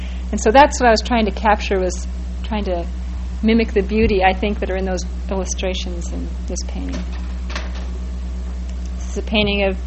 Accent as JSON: {"language": "English", "region": "California", "country": "United States", "tie": "born or raised there", "said": "I grew up in California and had a lot of good Catholic friends and loved a lot of their religious imagery."}